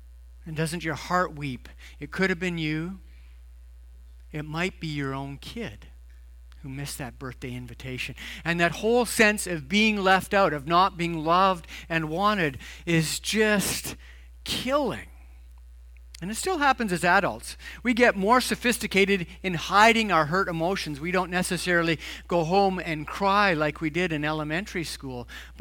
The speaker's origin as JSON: {"language": "English", "town": "Edmonton", "region": "Alberta", "country": "Canada", "tie": "born or raised there", "said": "Growing up in Edmonton, Valentine's Day was a huge deal."}